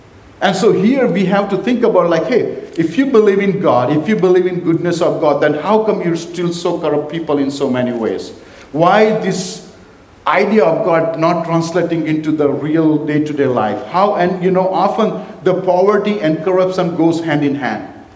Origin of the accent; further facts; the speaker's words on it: India; I come from India, where 99% are theists.